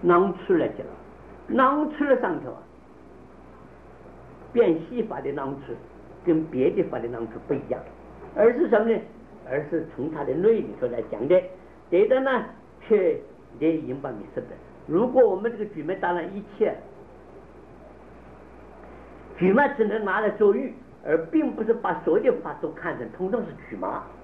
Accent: China; 这个地方我们内地人讲话很不讲逻辑，在这个地方好像我们中国人做什么事没有是非观念

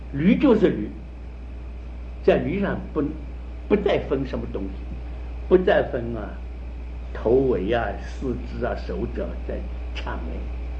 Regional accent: China; 我们中国人最早的像墨子他们搞这个逻辑也是这样在搞的

